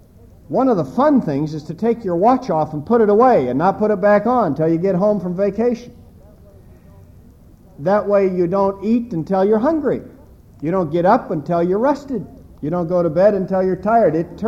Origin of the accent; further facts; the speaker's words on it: Nebraska, United States; moved away; I grew up in Nebraska where they hadn't heard of such inhuman inventions. And I got to Chicago